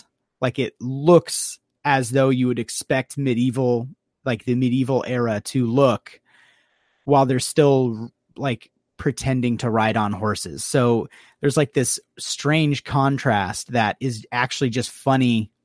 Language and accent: English; United States; And I don't know if that's because we're American and that maybe that's more of something that you see in British humor that we just don't get to experience very much